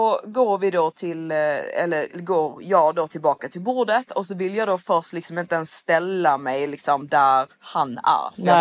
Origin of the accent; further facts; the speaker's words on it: Sweden; jag är svensk.